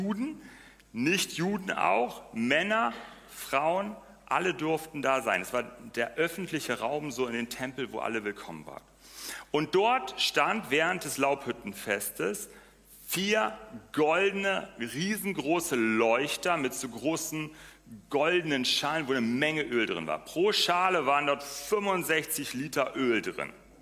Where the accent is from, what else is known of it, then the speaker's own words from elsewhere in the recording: Northern Germany, Germany; Ich als Norddeutscher, mir fiel das nicht so schwer an dieser Stelle